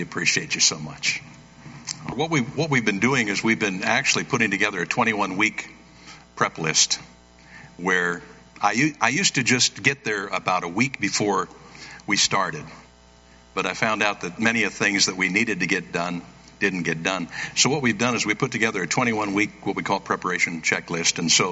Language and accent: English; Tacoma, Washington, United States; born there; I was born in Tacoma, Washington.